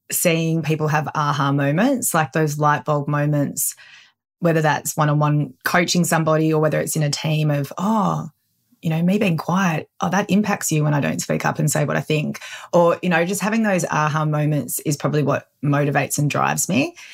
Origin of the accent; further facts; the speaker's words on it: Melbourne, Victoria, Australia; now in Gold Coast, Australia; You know, I'm originally from Melbourne